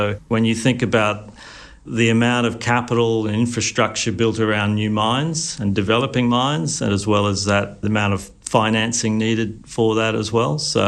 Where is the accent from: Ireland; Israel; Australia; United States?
Australia; now in Europe; I'm an Australian working over here